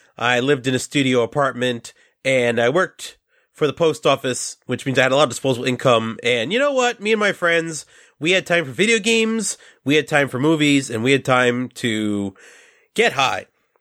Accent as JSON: {"language": "English", "region": "New York", "country": "United States", "said": "And, you know, I'm from New York"}